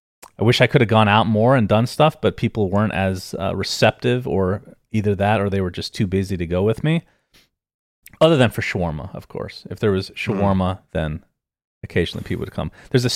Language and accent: English; Arizona, United States; It was very hot, but I come from Arizona, so it was actually exactly the same weather.